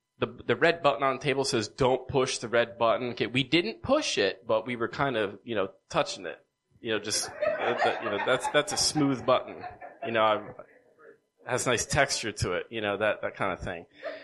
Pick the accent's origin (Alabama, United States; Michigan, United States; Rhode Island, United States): Rhode Island, United States; moved away as an adult; also born or lived in Virginia / West Virginia / Delaware; But I was born and raised in Rhode Island for 26, 27 years. Then I moved to Virginia. Then I moved to West Virginia. And then I moved here to Delaware.